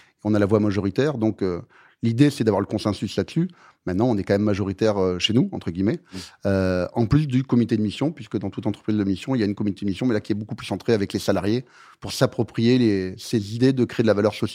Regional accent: Saint-Pé-de-Bigorre, Occitanie, France; je viens d'un petit village des Pyrénées.

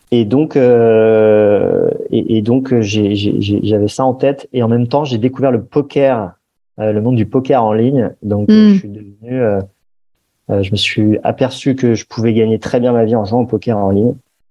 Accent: Paris, Île-de-France, France; moi, j'ai grandi à Paris dans un univers plutôt confortable, aisé.

